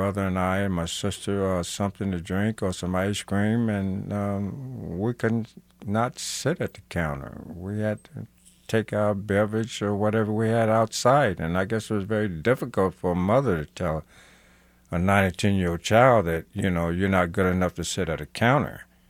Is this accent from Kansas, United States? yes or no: yes; Kansas City, Kansas, United States; Well, I grew up in Kansas City, Kansas, in a Christian home.